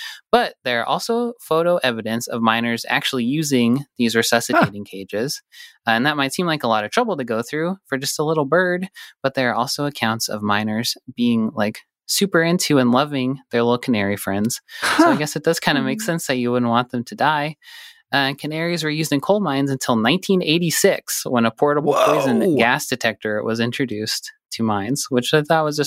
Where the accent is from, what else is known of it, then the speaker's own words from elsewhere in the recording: Butte, Montana, United States; I knew they used them because I'm from Butte where a lot of mining happened